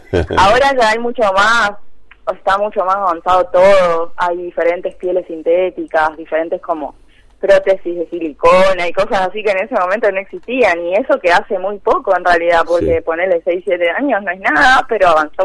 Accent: Argentina; Viste cómo somos en Argentina.

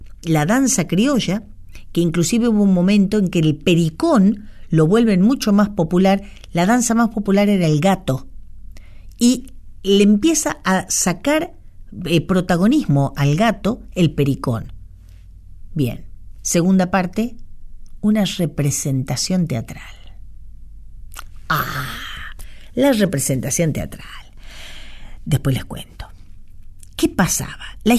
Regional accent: Cañuelas, Buenos Aires Province, Argentina; muy cerca de mi pueblo, de mi comarca, de mi reino, que es Cañuelas, de Cañuelas

